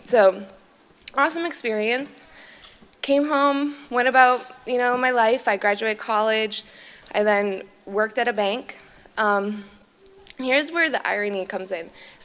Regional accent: Michigan, United States

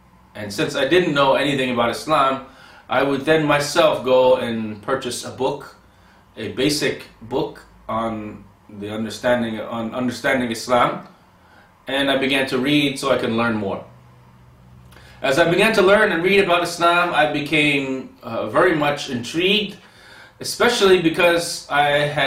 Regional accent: United States; born there; I was born in the United States. All of my brothers and sisters were also born in the United States, as well as my father and mother.

